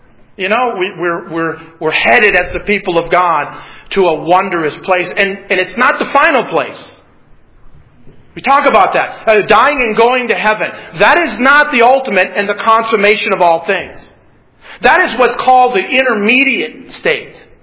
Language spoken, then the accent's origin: English; Detroit, Michigan, United States; I grew up in Detroit. I played football with guys that were black.